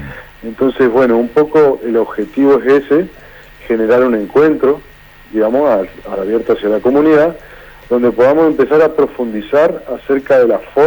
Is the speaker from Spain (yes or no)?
no; Argentina; Estamos ante la oportunidad como generación o como argentinos